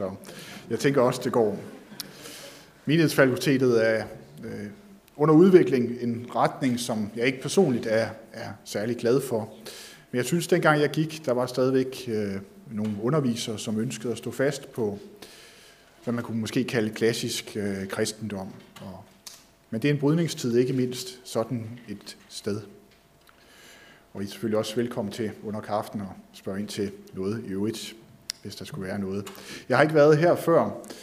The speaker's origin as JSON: {"language": "Danish", "region": "Zealand", "country": "Denmark", "said": "Men oprindeligt er jeg fra Lolland, og det er jo det sted i Danmark, hvor man har den bedste jord"}